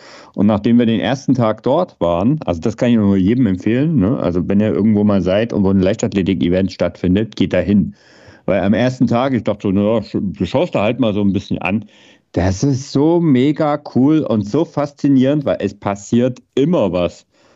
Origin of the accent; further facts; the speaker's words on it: Southern Germany, Germany; weil ich ja ein bisschen als Süddeutscher quasi diese Fahne, die österreichische Fahne hochhalten muss.